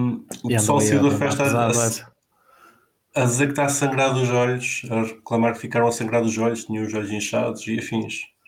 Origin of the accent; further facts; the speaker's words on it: Portugal; Vê-se que somos portugueses, pá.